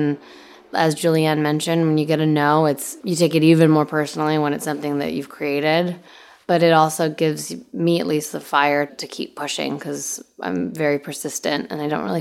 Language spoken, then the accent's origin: English; Canada; also born or lived in Bulgaria; I was born in Bulgaria and I grew up in Canada.